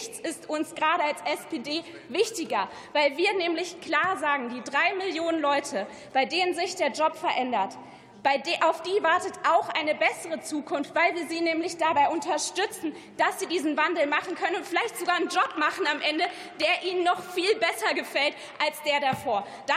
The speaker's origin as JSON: {"language": "German", "town": "Bonn", "region": "North Rhine-Westphalia", "country": "Germany", "tie": "born or raised there", "said": "In meiner Heimatstadt Bonn werden in den nächsten Jahren 3.300 Kilometer Kabel neu verlegt werden müssen"}